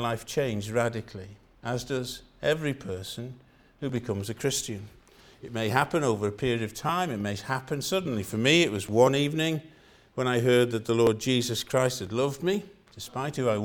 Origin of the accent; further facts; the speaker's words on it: Connah's Quay, Wales, United Kingdom; Now, I come from Corners Quay in North Wales. So I'm really, though I'm Welsh, I have to say I know very little about sheep.